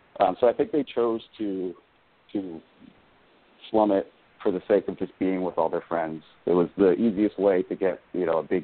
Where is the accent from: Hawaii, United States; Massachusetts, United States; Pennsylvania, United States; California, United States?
Pennsylvania, United States; Philadelphia; I'm actually originally from Philly.